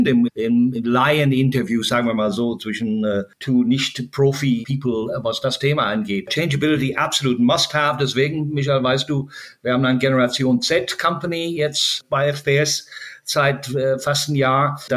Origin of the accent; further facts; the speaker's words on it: Ireland; Also ich bin ja in Irland aufgewachsen